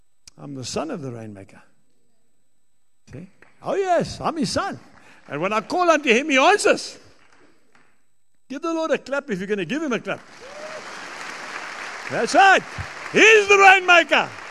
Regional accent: Zambia; also born or lived in Bulawayo, Zimbabwe; I'm also an African. I was born in Bulawayo. I grew up in Zambia. Okay? Been here all my life. I'm an African. I'm a white African.

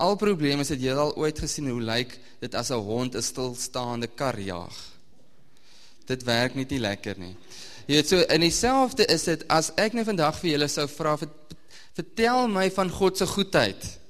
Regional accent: Northern Cape, South Africa; ek kom van die Noord-Kaap

